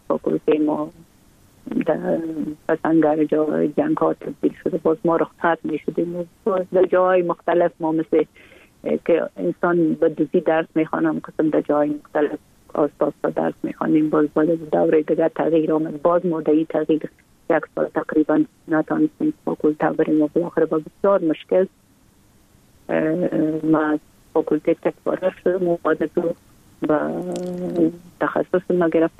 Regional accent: Kabul, Afghanistan; born or raised there

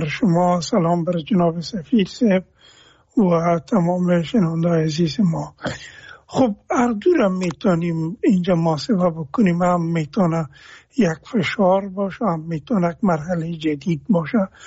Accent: Afghanistan

